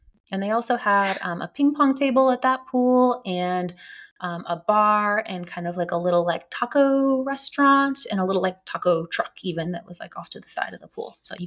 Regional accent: California, United States; I grew up in California where the ocean is like cold.

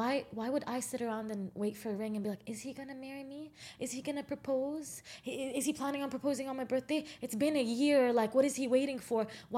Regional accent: Jordan; growing up in Jordan and in an Arab household

